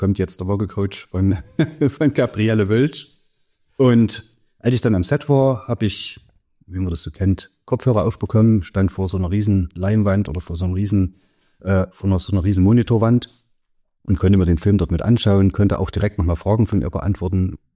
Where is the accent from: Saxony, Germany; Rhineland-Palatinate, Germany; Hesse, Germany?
Saxony, Germany; accent: Erzgebirgisch; Ich spreche ja gar nicht so extrem erzgebirgisch. Ich verstehe das super und ich denke, wenn ich am Stammtisch sitze oder wenn wir mit der Familie zusammen sind, dann redet man auch einfach erzgebirgisch.